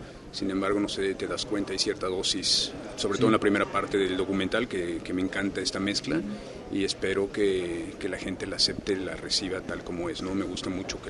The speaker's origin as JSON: {"language": "Spanish", "region": "Oaxaca", "country": "Mexico", "said": "un poquito la idiosincrasia que tiene el oaxaqueño, de donde yo soy."}